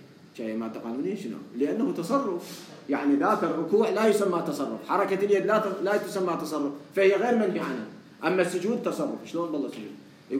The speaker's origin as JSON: {"language": "Arabic", "town": "Najaf", "region": "Najaf Governorate", "country": "Iraq", "said": "أنا من النجف"}